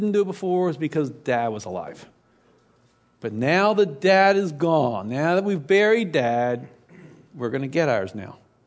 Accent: Baltimore, Maryland, United States; Of a house I grew up with in Baltimore.

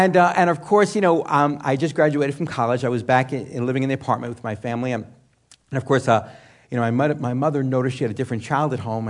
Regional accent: New York City, New York, United States; I was born and raised originally not in Jerusalem, but another very unique city on the planet, which is New York City, yes. I was raised in New York City.

